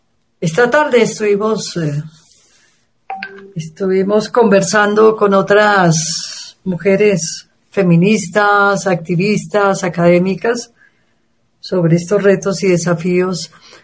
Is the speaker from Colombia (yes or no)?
yes; Colombia; Pues soy de Colombia, vivo en Bogotá